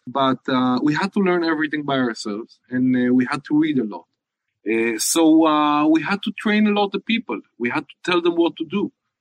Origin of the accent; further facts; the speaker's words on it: Haifa, Haifa District, Israel; I'm from Haifa.